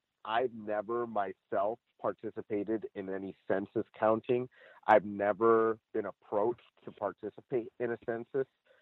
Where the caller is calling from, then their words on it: Los Angeles, California, United States; I'm calling in from Los Angeles